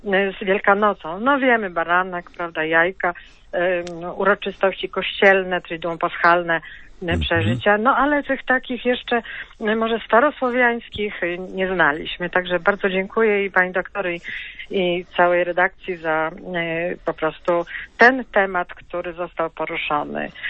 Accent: Urzędów, Lublin Voivodeship, Poland; born there; Ja w ogóle urodziłam się w okolicy Kraśnika, w miejscowości Urzędów.

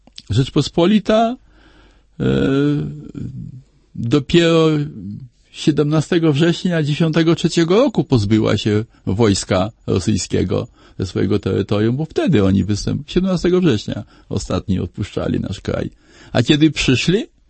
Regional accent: Podlaskie Voivodeship, Poland; ja się urodziłem pod Białymstokiem, wychowałem się na Podlasiu.

